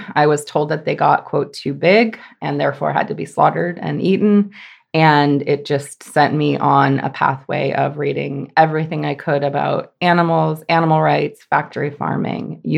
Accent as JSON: {"language": "English", "region": "California", "country": "United States", "tie": "born or raised there", "said": "I grew up in the San Francisco Bay Area, not in a rural area, in the suburbs"}